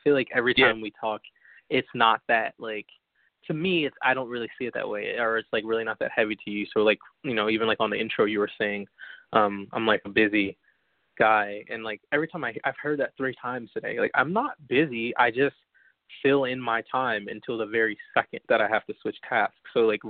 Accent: Bolingbrook, Illinois, United States; I'm from Bolingbrook originally.

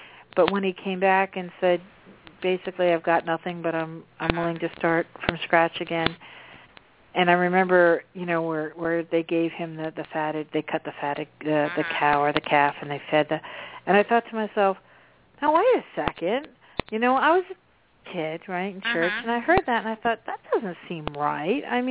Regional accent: New Jersey, United States; You know, I grew up in New Jersey. I know Valley Forge.

